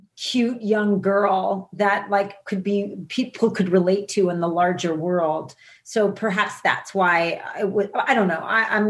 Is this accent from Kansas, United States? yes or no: no; New Jersey, United States; People I grew up with in New Jersey thought it was government hype, thought they were making it up, you know?